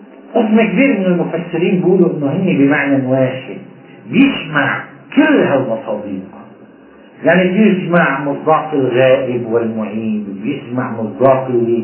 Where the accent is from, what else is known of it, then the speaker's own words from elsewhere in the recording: Lebanon; نحن لبنانيين بحالنا بنقول نحن لبنانيين